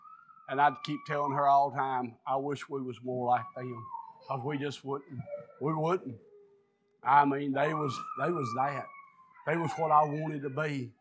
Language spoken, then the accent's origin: English; Rocky Mount, North Carolina, United States; Oh, y'all put me on some kind of pedestal growing up around Rocky Mount.